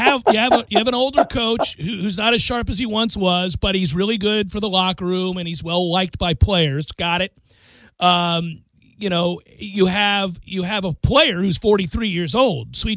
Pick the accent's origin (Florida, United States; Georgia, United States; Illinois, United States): Florida, United States; Tampa; also born or lived in St. Petersburg; being from Tampa and growing up in Tampa, St. Pete, friends of mine, also from Tampa